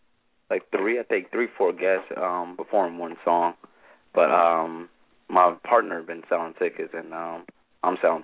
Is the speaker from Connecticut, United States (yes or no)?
yes; Connecticut, United States; from Connecticut.